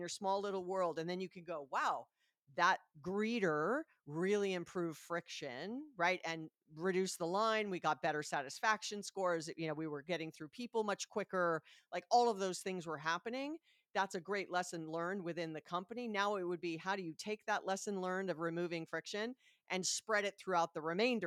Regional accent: Hawaii, United States; However, I'm from Hawaii, and that particular hospital was a client

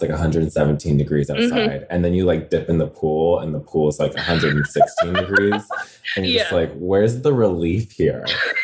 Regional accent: Redlands, California, United States; Yeah, I'm from, like, closer to Palm Springs area, Redlands, California.

